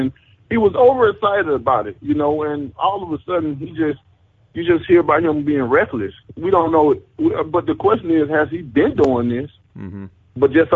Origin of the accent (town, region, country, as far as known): Alabama, United States